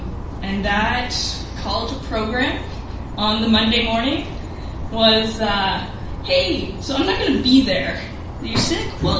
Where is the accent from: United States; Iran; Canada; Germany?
Canada; Vancouver, British Columbia; So I grew up in Vancouver.